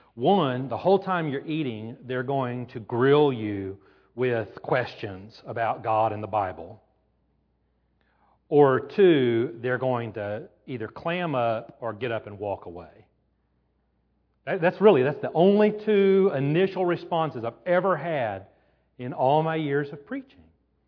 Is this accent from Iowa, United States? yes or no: no; Houston, Texas, United States; Where are you from? Houston, Texas.